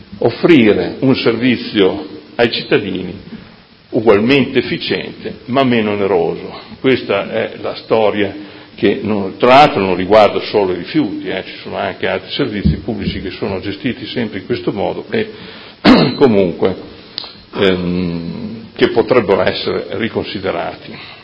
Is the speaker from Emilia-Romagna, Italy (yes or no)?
yes; Modena, Emilia-Romagna, Italy; visto che io sono nato a Modena e ho vissuto a Modena da sempre